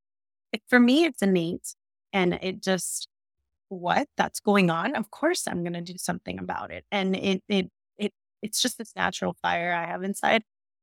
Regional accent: Miami, Florida, United States; But I'm being from Miami. I think I have the perspective that you have to make it enjoyable for people to want to learn about it.

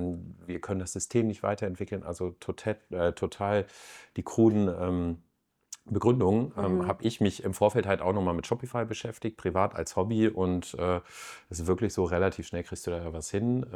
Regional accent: Hanover, Lower Saxony, Germany; ich komme ja aus Hannover und Hannover ist nicht gleich Deutschland

